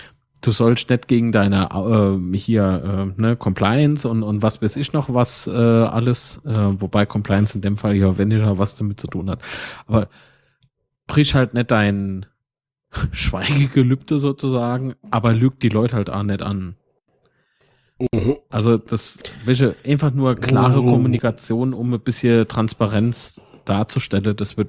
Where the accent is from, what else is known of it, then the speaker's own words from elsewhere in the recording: Kaiserslautern, Rhineland-Palatinate, Germany; Und du wirst halt gefragt, von wo kommst du dann? Und dann sagst du Kaiserslautern, so, ey, FCK, weißt du, wir sind schon bekannt